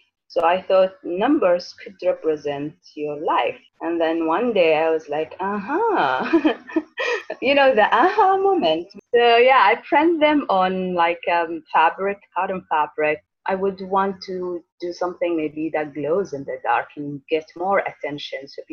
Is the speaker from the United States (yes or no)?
no; United Arab Emirates; accent: Emirati; And I was surprised that you speak Arabic and you have like the Emirati accent. I said, yeah, I'm from the Emirates.